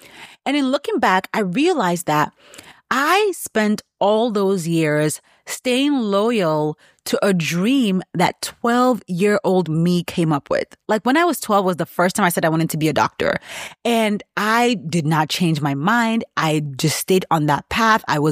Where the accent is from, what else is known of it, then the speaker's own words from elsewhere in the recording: Nigeria; So growing up in Nigeria